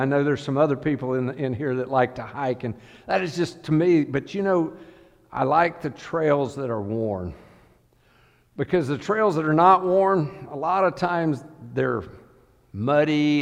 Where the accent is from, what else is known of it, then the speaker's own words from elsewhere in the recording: the Carolinas, United States; And I grew up in the Carolinas, and any of you know anything about the Carolinas, they have a lot of brick homes up there, and that's because the soil is hard red clay.